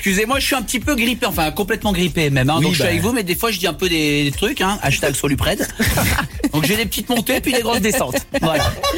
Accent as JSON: {"language": "French", "region": "the Alps", "country": "France", "said": "Ma femme est grenobloise et moi je suis des Alpes."}